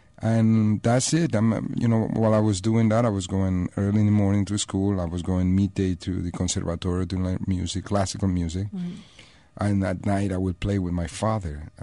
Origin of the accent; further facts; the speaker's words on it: Panama City, Panamá, Panama; 65, yeah. I grew up in Panama City, in the capital.